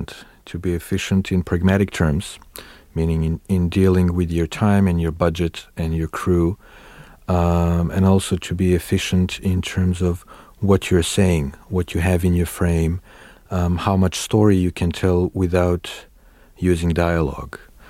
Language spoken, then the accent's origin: English; Skopje, North Macedonia; I grew up in Skopje, which is the biggest urban area, the biggest city in Macedonia, which is something like, I don't know, 700,000 people now